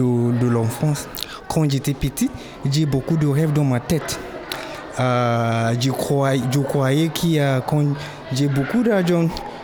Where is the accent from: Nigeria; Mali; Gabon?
Nigeria; French is a second language; moved away as an adult; now in France; Je viens du Nigeria. Je suis arrivé en France depuis le 19 décembre 2022.